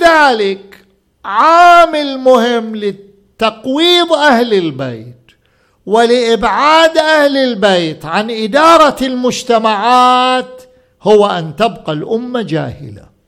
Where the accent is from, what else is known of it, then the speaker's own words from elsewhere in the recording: Iraq; أنا ابن العراق، العراق أعرفه شبر شبر شبر شبر